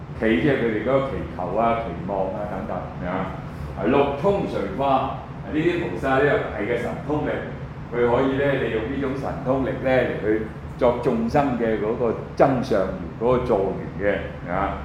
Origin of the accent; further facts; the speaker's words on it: China; 我們中國人最喜歡的過年